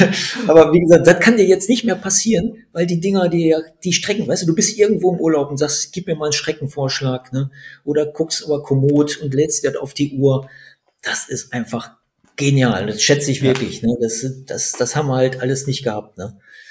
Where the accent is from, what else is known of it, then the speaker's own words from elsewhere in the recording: Duisburg, North Rhine-Westphalia, Germany; born there; ich habe zwar den Laden in Essen, aber ich bin ja gebürtiger Duisburger und komme aus der Duisburger Laufszene.